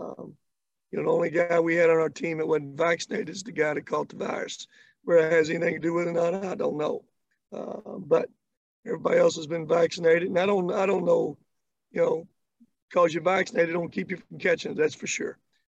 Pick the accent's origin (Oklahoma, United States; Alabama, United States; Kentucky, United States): Kentucky, United States; I grew up in Kentucky. I grew up just not in Kentucky, but out in the country.